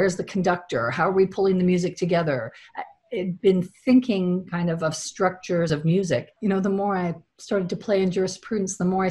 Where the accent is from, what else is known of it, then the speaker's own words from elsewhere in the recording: Canada; As a Canadian girl being raised largely in Canada